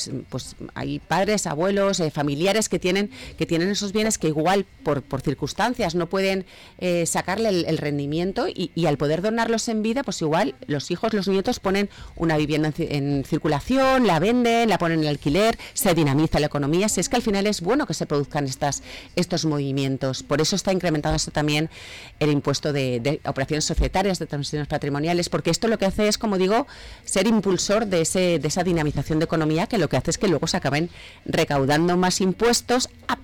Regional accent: Castellón, Valencian Community, Spain; yo soy de Castellón

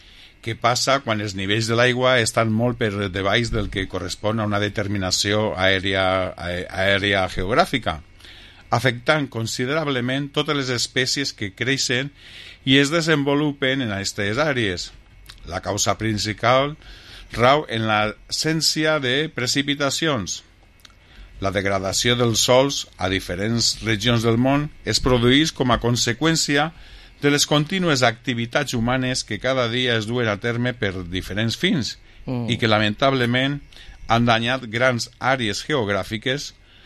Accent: Segovia, Castile and León, Spain; Jo vinc de Segòvia, que pareix un vergel, allò.

